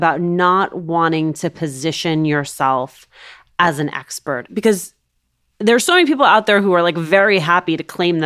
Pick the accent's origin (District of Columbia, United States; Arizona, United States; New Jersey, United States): New Jersey, United States; Union City; But I remember growing up in Union City, New Jersey, it's one square mile town, urban, working class, and being average meant I was super duper wealthy.